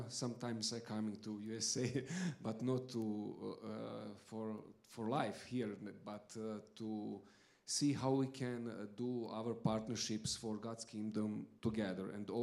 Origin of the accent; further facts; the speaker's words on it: Croatia; English is a second language; I'm from Croatia. English is my second language